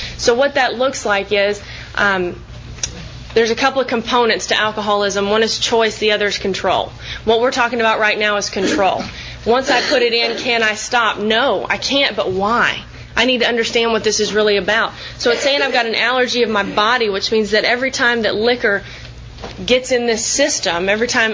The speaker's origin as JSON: {"language": "English", "town": "Austin", "region": "Texas", "country": "United States", "said": "I'm from Austin, Texas"}